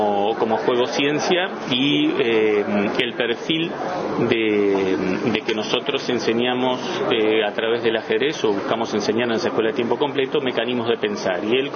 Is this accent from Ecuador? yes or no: no; Carmelo, Colonia, Uruguay; born there; Yo soy nacido en Carmelo